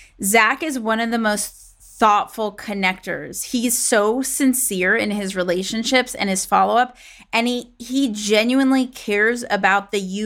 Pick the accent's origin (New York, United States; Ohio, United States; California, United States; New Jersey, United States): California, United States; Los Angeles; coming at us from my hometown, Los Angeles.